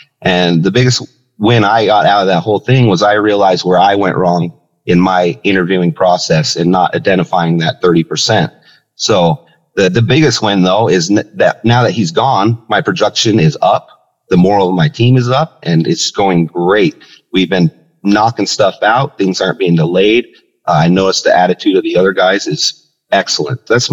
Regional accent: North Salt Lake, Utah, United States; I'm from North Salt Lake City, Utah.

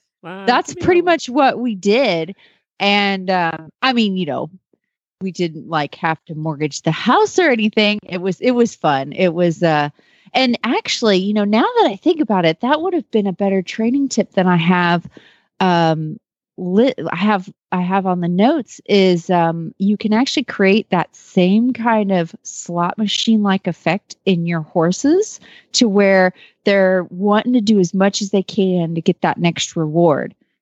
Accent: Kemp, Texas, United States; from Kemp, Texas

